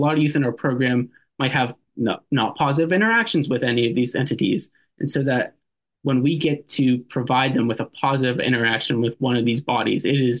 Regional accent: Latrobe, Pennsylvania, United States; Sure. Oh, I'm a Latrobe native.

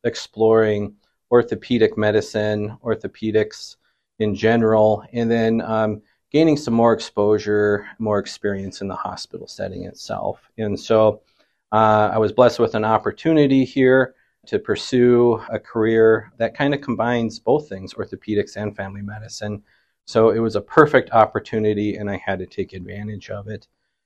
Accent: Winner, South Dakota, United States; I'm originally from Winter, South Dakota.

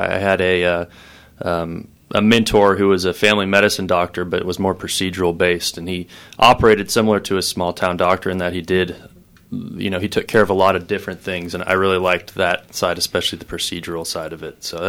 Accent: Kansas City, United States; Yeah, I grew up outside of Kansas City, and I went to Manhattan Christian College and played soccer there for a little bit

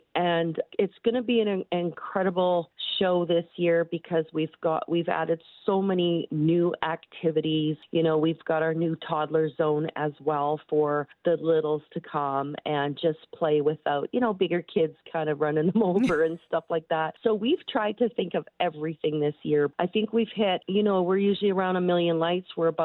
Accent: Edmonton, Alberta, Canada; and because I'm born and raised in Edmonton, so I'm local too.

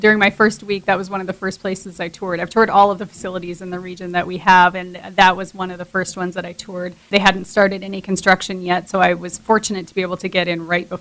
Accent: Dell Rapids, South Dakota, United States; I grew up in Del Rapids, lived in Del Rapids the whole time I was growing up

